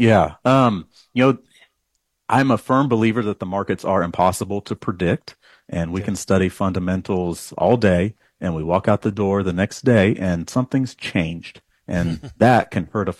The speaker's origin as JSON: {"language": "English", "town": "Dodge City", "region": "Kansas", "country": "United States", "tie": "born or raised there", "said": "I live in Dodge City, Kansas, and that's where I grew up. That's home for me, my family. I'm a fourth generation cowboy"}